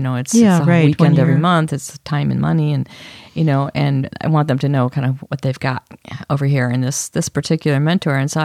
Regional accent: Chicago, Illinois, United States; I grew up in Chicago. Okay. Yeah. I grew up on the north side for a few years, and then I was in a suburb. It was formerly prairie.

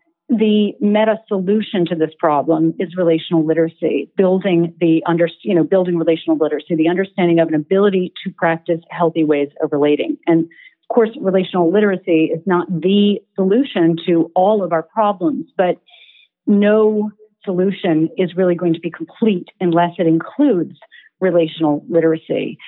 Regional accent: United States; moved away as an adult; now in Berlin, Germany; I'm in Berlin, Germany. I'm an American expat living here. I've been here for about 7 years.

